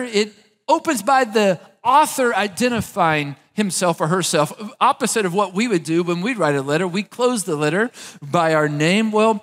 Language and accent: English; Maysville, United States; my siblings and I met in my hometown of Maysville